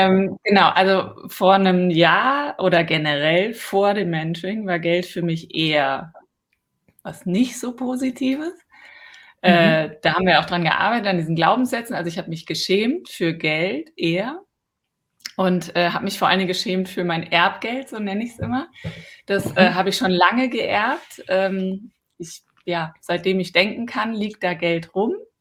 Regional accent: Cologne, North Rhine-Westphalia, Germany; ich komme aus Köln oder wohne gerade in Köln und schon lange.

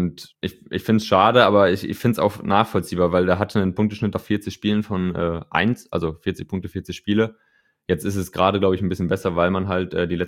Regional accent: North Rhine-Westphalia, Germany; now in Cologne, Germany; Ich bin 22 Jahre alt und wohne jetzt seit 2 Jahren in Köln. Gebürtig komme ich eigentlich aus der Nähe von Bielefeld

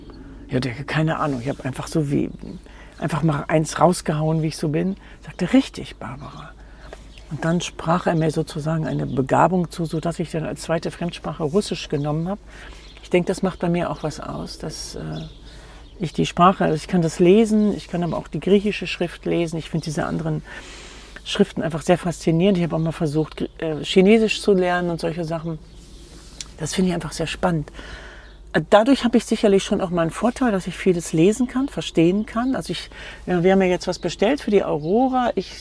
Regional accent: Germany; Ich komme aus dem Westen.

